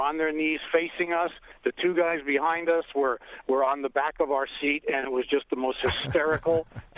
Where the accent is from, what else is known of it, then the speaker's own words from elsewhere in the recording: New Jersey, United States; I remember him from his show on Channel 5 for sure, growing up in New Jersey.